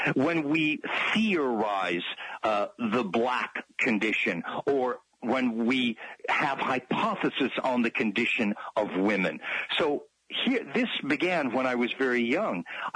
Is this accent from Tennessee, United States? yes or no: no; Texas, United States; because I was born in Texas in 1950, segregation was my reality as a infant, as a child, as an adolescent, as a teenager, as a young adult.